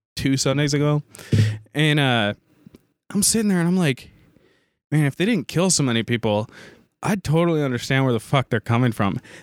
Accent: Ireland; Dude, I'm Irish and you're kind of fucking with me right now.

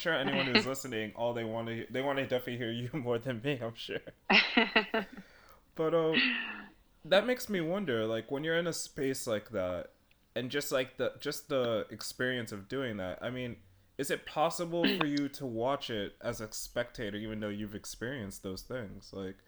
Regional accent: London, United Kingdom; I grew up a bit in London, and I'm Stratford

